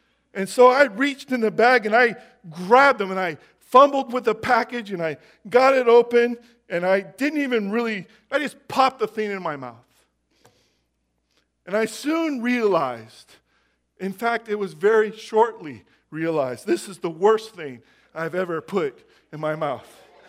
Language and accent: English; Jackson, California, United States; I grew up in Jackson, and I lived with my grandma for about 4 years, just outside of Jackson on Clinton Road